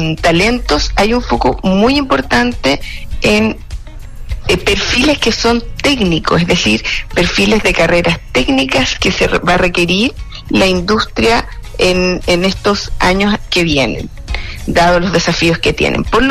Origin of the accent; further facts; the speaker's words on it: Chile; como chilenos todos, saber la importancia que tiene esta industria para el país